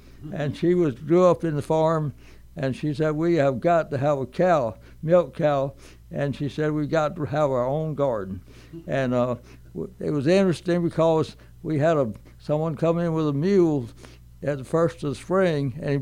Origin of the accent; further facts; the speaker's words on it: Troy, United States; And so I did not like that part of growing up in Troy. But overall, it was a delight.